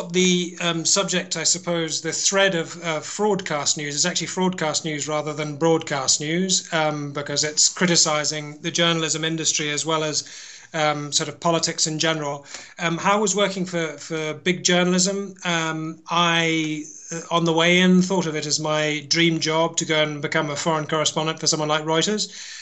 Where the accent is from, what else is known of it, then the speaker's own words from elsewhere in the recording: United Kingdom; now in France; I am British, yeah.